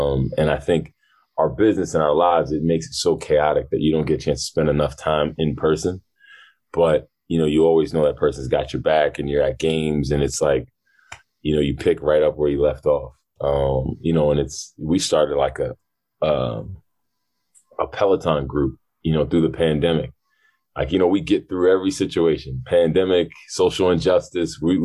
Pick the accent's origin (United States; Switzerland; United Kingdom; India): United States; Amherst, Massachusetts; Like, I grew up in Amherst, kind of time stopped in that town at the time.